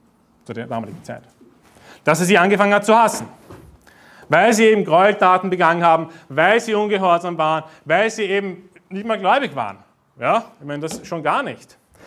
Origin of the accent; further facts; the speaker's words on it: Austria; accent: Austrian German; Ich spreche nämlich Österreichisch-Deutsch.